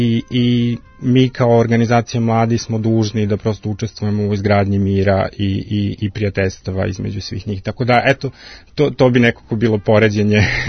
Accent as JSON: {"language": "Serbian", "country": "Serbia", "said": "ja sam iz Srbije"}